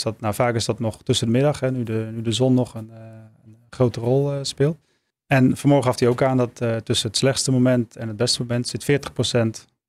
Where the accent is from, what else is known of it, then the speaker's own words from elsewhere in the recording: Maastricht, Limburg, Netherlands; In Nederland, liefst in regio Maastricht, waar ik vandaan kom.